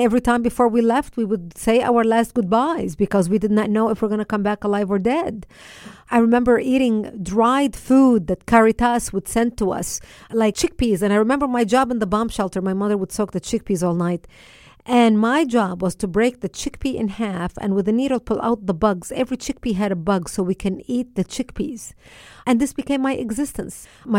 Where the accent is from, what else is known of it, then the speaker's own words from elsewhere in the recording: Lebanon; I was born and raised in Lebanon, which used to be the only majority Christian country in the Middle East. We were a Christian society based on Judeo-Christian values.